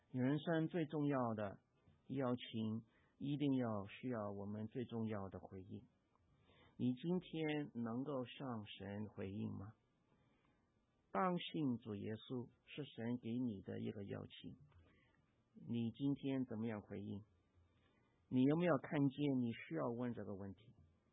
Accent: China; 我们中国人有一个很不好的习惯

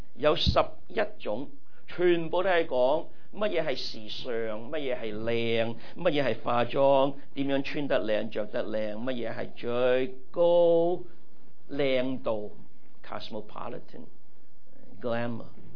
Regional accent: Taishan, Guangdong, China; Soda 系凉水，我哋台山人讲凉水啊嘛

